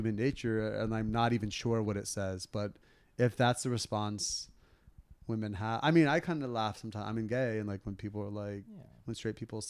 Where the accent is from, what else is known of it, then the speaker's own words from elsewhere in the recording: Florida, United States; now in New York, United States; I've been in New York 17 years. I'm originally from Florida.